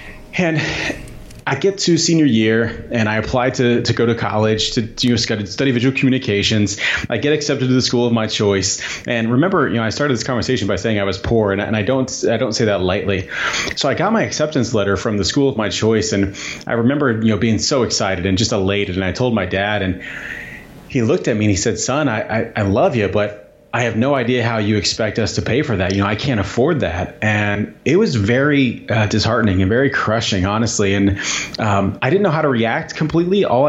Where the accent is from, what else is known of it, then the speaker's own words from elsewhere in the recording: Indiana, United States; Yeah, so I grew up in Southern Indiana, and if you don't know anything about Southern Indiana, it is, I'm going to be very clear, I love my childhood, but it's very backwards thinking.